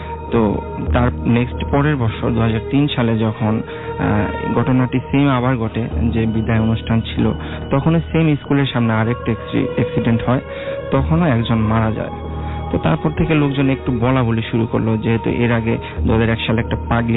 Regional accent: Dhaka, Dhaka Division, Bangladesh; এসেছি ধানমন্ডি থেকে।

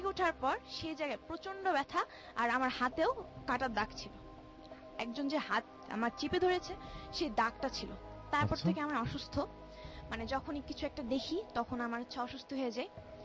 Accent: Savar, Dhaka Division, Bangladesh; আমি সাভার থেকে আসছি।

